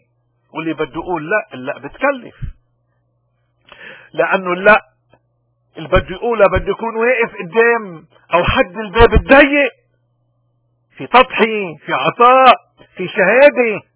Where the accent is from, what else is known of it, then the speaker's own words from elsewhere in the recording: Lebanon; اليوم نحن كلبنانيين شو المفروض لما نركع ونصلي نطلب من ربنا؟